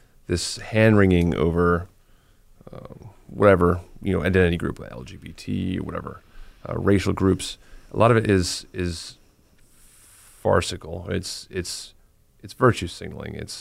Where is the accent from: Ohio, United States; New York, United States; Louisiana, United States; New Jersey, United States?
New Jersey, United States; I mean, I grew up in New Jersey, which is like, whew.